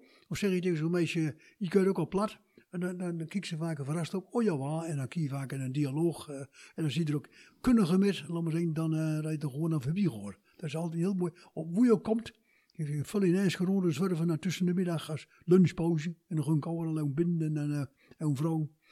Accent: Turkey; Dutch is a second language; ik kom uit Turkije. Ik kan vlot en vloeiend Turks, vlot en vloeiend Nederlands en ook vlot en vloeiend plat. Dus dan ken je dan drie talen.

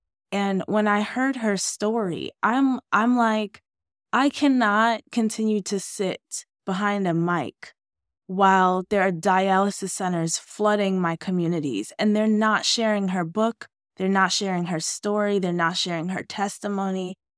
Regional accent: New York, United States; also born or lived in Oakland / Chicago / Los Angeles; now in Orlando, United States; I'm born and raised in New York, lived in Oakland, lived in Chicago, lived in LA. Now I live in Orlando.

